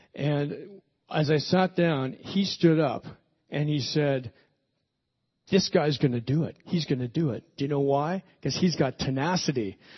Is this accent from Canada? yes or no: yes; Toronto, Ontario, Canada; I was telling them my story of working in Nashville and growing up in Toronto